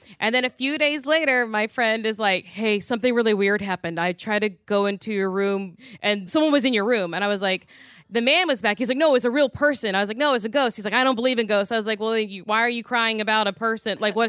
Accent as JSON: {"language": "English", "region": "Louisiana", "country": "United States", "said": "That's a part of why I'm very haunted, because I'm from Louisiana."}